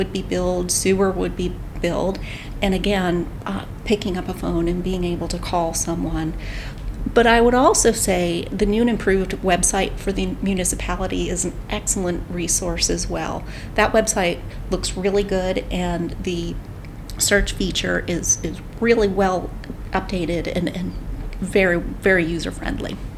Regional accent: Pennsylvania, United States; now in Mount Lebanon, United States; I know where we live. I grew up in Western Pennsylvania. But I grew up south of Erie.

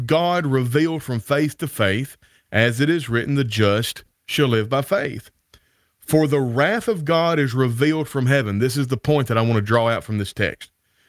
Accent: Greenfield, Tennessee, United States; I'm from Northwest Tennessee and, Greenfield and Weakley County, the Greenfield Church of Christ

